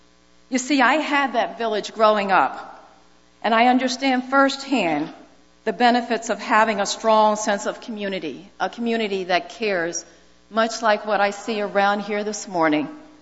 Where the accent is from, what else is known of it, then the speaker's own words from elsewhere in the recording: Philadelphia, Pennsylvania, United States; I grew up in West Philadelphia, to be exact. West Philadelphia, born and raised.